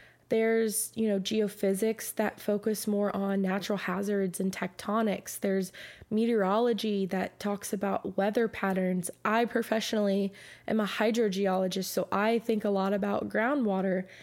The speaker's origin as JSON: {"language": "English", "region": "Virginia", "country": "United States", "tie": "born or raised there", "said": "I grew up in Virginia, and so I am no stranger to hurricanes and thunderstorms, tropical storms, the whole nine yards."}